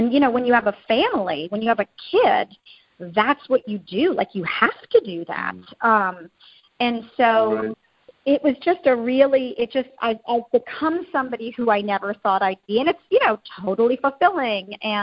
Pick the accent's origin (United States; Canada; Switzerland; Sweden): Sweden; Stockholm, Stockholm County; So I was born in Stockholm, and we lived in Stockholm, but my family has a summer house